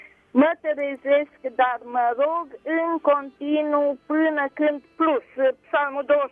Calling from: Deva, Hunedoara County, Romania; Eu vă sunt din Ardeal. De la Deva.

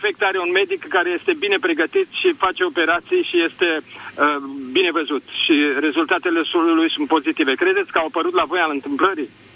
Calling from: Gorj County, Romania; Sunt din Gorj.

